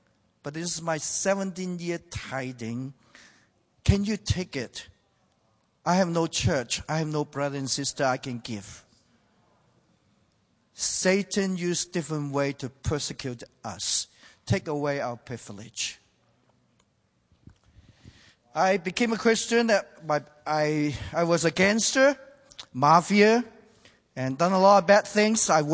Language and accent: English; Hong Kong; first language Cantonese; English is a second language; I speak four languages. I speak Cantonese as my mother tongue, and Mandarin as a national language. I speak a little English, but actually most of the time I speak Chinglish.